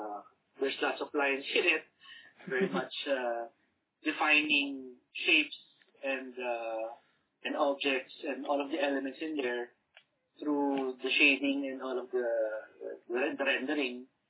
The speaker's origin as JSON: {"language": "English", "country": "Philippines", "said": "I don't have to wave a flag and say, I'm a Filipino, like that."}